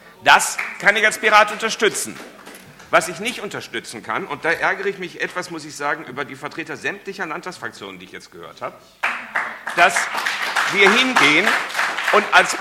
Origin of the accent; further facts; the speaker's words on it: Bielefeld, North Rhine-Westphalia, Germany; Da, wo ich herkomme, in Bielefeld